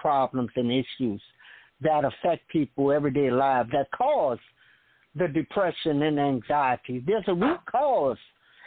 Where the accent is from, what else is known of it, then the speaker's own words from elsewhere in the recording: New Orleans, Louisiana, United States; now in New Zealand; I'm from New Orleans, Louisiana.